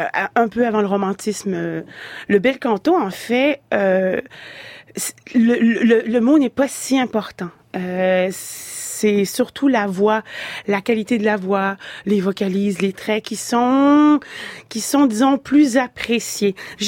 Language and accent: French; Quebec, Canada; accent: Quebec French; Et puis, probablement, vous allez entendre mon accent québécois.